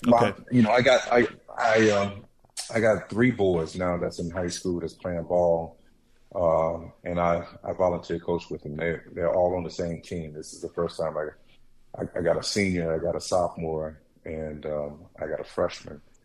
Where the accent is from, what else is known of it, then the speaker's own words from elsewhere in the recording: Indiantown, Florida, United States; I went to South Fork High School. I grew up in Indiantown, Florida.